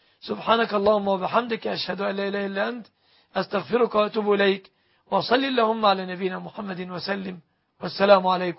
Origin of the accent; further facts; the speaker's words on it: Egypt; بلادنا مصر